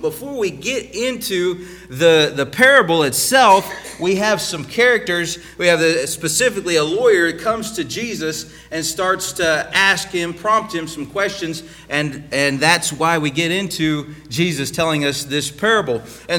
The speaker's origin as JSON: {"language": "English", "region": "Iowa", "country": "United States", "said": "I was talking to a friend of mine 2 or 3 months ago, and I'm from Iowa."}